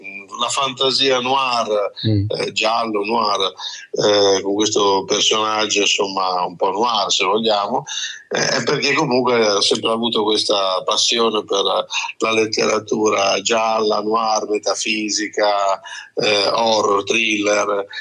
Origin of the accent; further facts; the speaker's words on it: Liguria, Italy; now in Milan, Italy; La Spezia come scenario perché è la città che ha dato i miei natali. Io vivo a Milano da tanti anni, ma sono ligure, sono molto legato alla mia terra di origine, anzi al mare più che alla terra